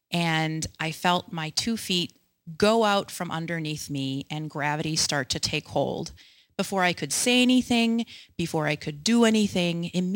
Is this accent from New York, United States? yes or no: no; Wisconsin, United States; Growing up in South Central Wisconsin, Fridays in Lent always meant the same thing.